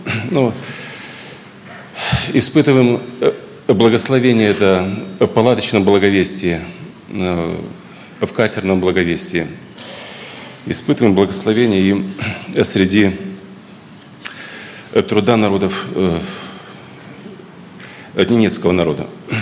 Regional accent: Mozyr, Gomel Region, Belarus; А еще когда узнал, он с моего города, братья, с Мозыря.

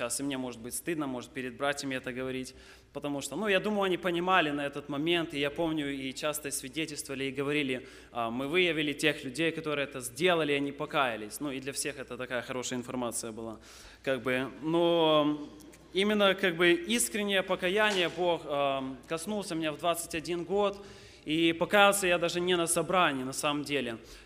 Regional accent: Belarus; Дело в том, что я сам с Беларуси, и у меня там есть очень хороший мой друг.

